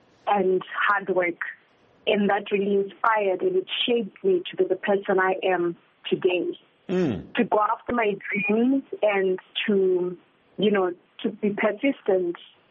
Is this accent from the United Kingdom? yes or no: no; Bulawayo, Zimbabwe; I was raised in Bulawayo.